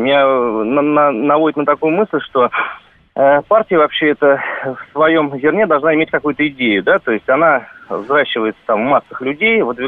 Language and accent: Russian; Moscow Oblast, Russia; я из Подмосковья.